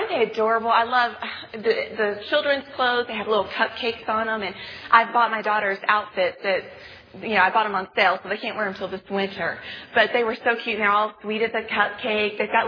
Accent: Bible Belt, United States; I grew up in the Bible Belt back east, and I've been to a lot of churches

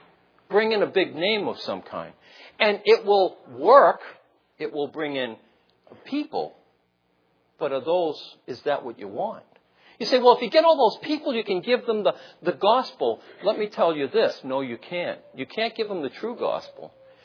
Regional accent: Massachusetts, United States; I came from Massachusetts down here, so it doesn't matter where you come from.

